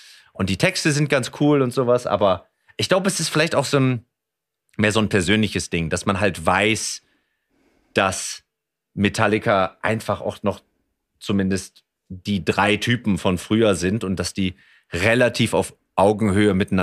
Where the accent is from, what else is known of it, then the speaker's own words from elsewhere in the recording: Rotenburg an der Wümme, Lower Saxony, Germany; ich bin ja jetzt wieder in Norddeutschland ansässig sozusagen und ich bin in Rothenburg an der Wümme bin ich geboren. Das ist ein kleines Städtchen, so auf halber Strecke zwischen Bremen und Hamburg und bin auch hier auf dem Lande sozusagen aufgewachsen oder zumindest habe ich hier gewohnt.